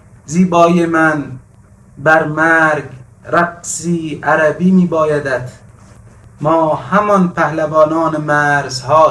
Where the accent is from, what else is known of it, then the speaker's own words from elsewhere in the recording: Khuzestan, Iran; born there; first language Arabic; Persian is a second language; ، از هنرمندان تجسمی کشور، فارغ التحصیل دانشگاه هنر، زاده خوزستان، با زبان مادری عرب.